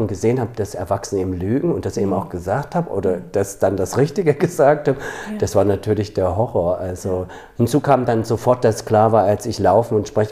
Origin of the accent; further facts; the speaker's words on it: Thuringia, Germany; born there; ich bin in Thüringen geboren, in den 70ern in der DDR.